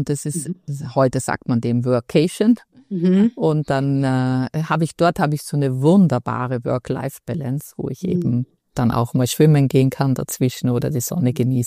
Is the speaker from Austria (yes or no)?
yes; Austria; als Österreicherin ist es ja noch relativ nahe